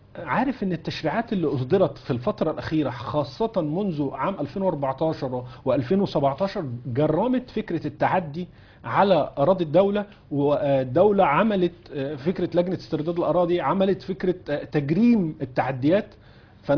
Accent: Egypt; احنا عندنا في مصر أكتر من 12 ألف موقف عشوائي بإحصائيات غير رسمية.

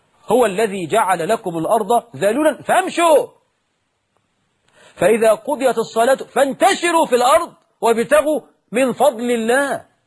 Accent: Egypt; عندنا في مصر أزمة تنابلة في بعض الأعمال ب 600 جنيه و 700 جنيه في الشهر.

